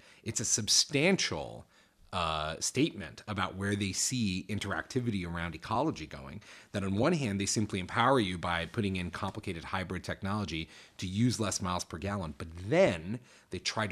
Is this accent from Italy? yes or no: no; Toronto, Ontario, Canada; I grew up in Toronto and I lived there.